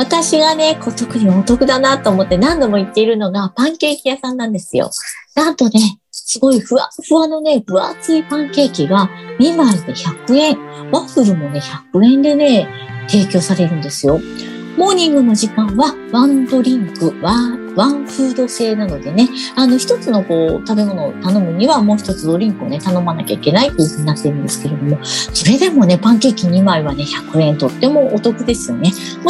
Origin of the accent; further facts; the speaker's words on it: Kanto, Japan; 私はね、ずーっと子供の頃から関東地方に住んでいるんですけれどもね